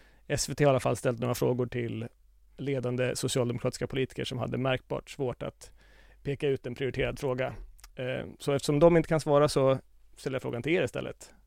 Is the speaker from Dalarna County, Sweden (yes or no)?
yes; Dalarna County, Sweden; jag är från Dalarna. Berätta inte för mig om dålig infrastruktur.